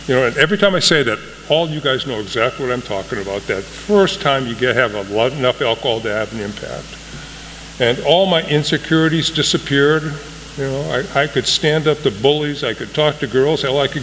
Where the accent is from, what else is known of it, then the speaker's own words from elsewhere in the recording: Minneapolis, Minnesota, United States; I grew up in South Minneapolis. I'm the oldest of six boys. It was a Irish blue-collar, working-class Irish Catholic family.